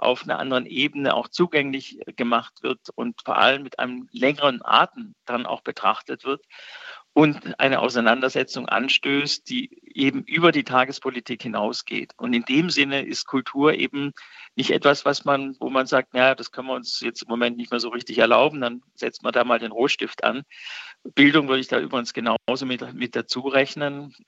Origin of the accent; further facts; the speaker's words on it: Stuttgart, Baden-Württemberg, Germany; accent: Swabian; Also für mich auch als Stuttgarter Schwabe